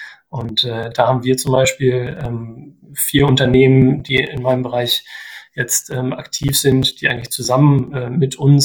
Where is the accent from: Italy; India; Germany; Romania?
Germany; Osterode am Harz, Lower Saxony; Ja, ich komme ursprünglich aus Osterode, so wie auch du, deshalb kennen wir uns ja auch schon seit gut 20 Jahren.